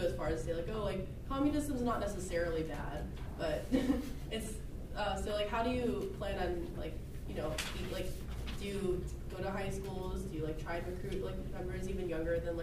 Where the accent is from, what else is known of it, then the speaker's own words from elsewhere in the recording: Florida, United States; I'm from Florida, and my high school experience was extremely oppressive, and I just wanted to get out of Florida as soon as possible.